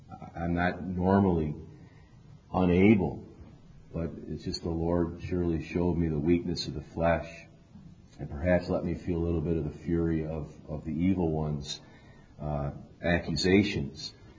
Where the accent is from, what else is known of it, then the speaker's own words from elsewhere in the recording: Syracuse, New York, United States; I was raised in Syracuse, New York, as a Roman Catholic.